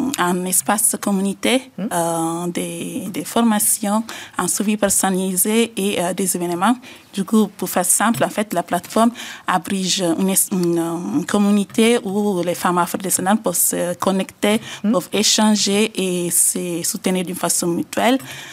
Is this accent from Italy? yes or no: yes; Italy; moi j'ai grandi en Italie, du coup, en fait